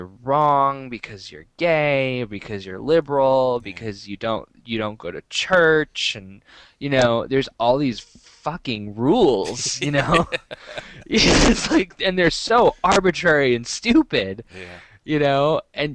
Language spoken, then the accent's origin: English; Texas, United States; I'm from the United States. Like, oh, really? Where from? And I'm like, Texas.